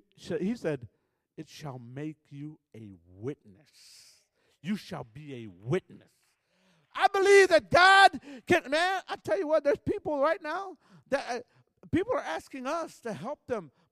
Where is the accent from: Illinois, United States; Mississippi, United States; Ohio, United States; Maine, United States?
Illinois, United States; Chicago; also born or lived in Texas; I was born in Texas, but it wasn't easy. Amen. I grew up in Chicago. So, I was born in Texas, but I had to be born again to go back to Texas.